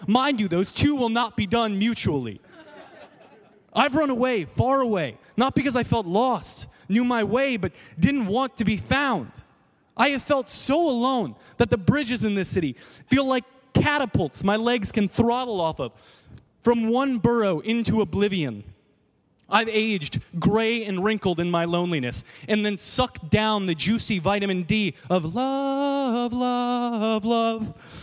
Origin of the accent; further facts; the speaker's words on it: New York City, New York, United States; So this is about the fact that I grew up in New York City, and everyone's always like, oh, that's so rare.